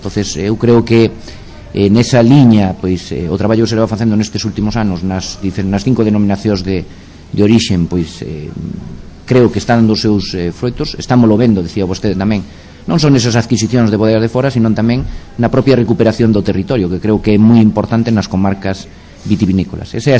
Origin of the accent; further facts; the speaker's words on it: Ribadavia, Galicia, Spain; Traenos a todos os que somos de Rivadavia da comarca moitos recordos